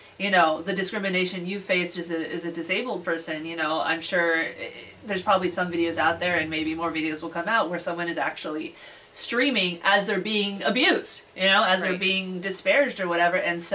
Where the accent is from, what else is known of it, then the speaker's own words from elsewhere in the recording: California, United States; now in Portland, United States; I mean, for me, I'm from California